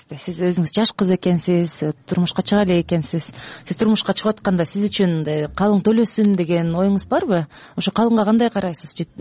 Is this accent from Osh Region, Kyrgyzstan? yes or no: no; Talas Region, Kyrgyzstan; Мисалы мен өзүм таластыкмын да, анан аяна Жадыра да таластык экен го болуп атат.